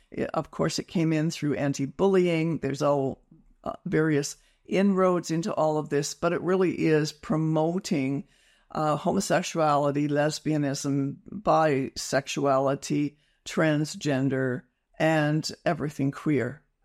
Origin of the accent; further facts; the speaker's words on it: Canada; The opportunity we have as Canadian citizens, as parents, as grandparents, as those who are interested in protecting our children